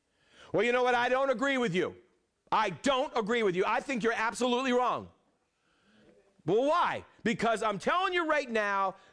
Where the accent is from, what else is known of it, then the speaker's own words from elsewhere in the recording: New England, United States; Now, I'm from New England. They did that anyways up there.